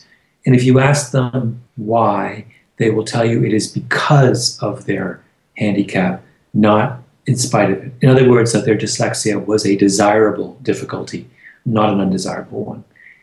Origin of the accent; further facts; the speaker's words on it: Canada; And I say that as a Canadian, so I'm biased in this matter.